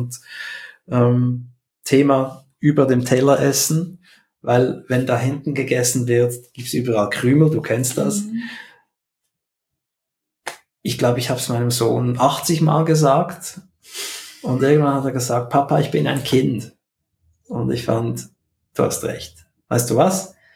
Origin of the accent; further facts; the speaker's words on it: Switzerland; Wir machen das ja auch als Schweizer.